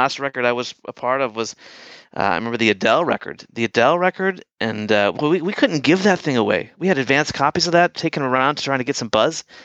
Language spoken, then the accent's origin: English; St. Louis, Missouri, United States; now in San Francisco, United States; Born and raised in St. Louis, Louis, Missouri, yeah.